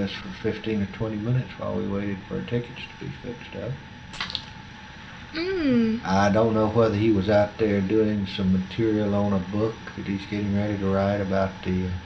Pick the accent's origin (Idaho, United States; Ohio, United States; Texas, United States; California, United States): Texas, United States; Houston; from Houston.